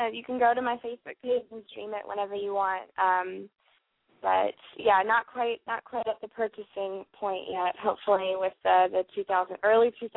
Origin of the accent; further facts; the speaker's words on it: Ohio, United States; I'm from Ohio originally